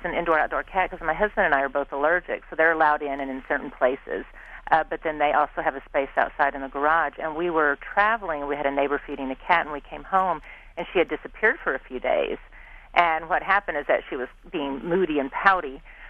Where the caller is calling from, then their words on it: Fortuna, California, United States; I'm calling from Fortuna, California.